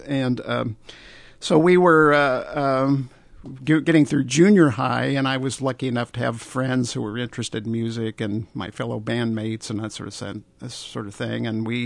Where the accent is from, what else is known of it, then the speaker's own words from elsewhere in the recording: Indianapolis, Indiana, United States; we'll go back to see my mother and sister in Indianapolis, Indiana. It's my hometown.